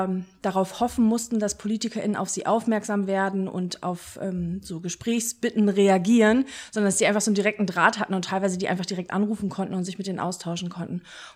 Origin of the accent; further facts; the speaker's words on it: Braunschweig, Lower Saxony, Germany; Ich komme aus Braunschweig